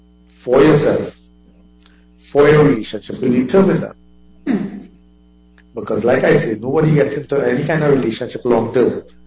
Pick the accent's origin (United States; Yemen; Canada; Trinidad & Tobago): Trinidad & Tobago; here I am coming from Trinidad with a suitcase. I don't have a wardrobe as they would have because they live in there.